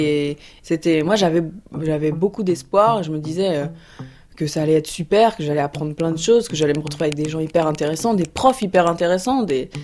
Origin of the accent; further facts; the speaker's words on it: Bagnolet, Île-de-France, France; Donc j'ai grandi à Bagnolet, j'ai grandi dans un milieu plutôt populaire.